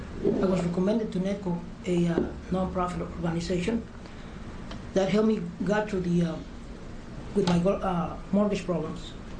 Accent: Salem, Oregon, United States; English is a second language; I'm from Salem.

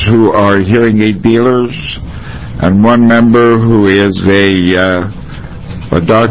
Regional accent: Albany, Oregon, United States; I'm from Albany, Oregon, and again, I've got a hearing loss.

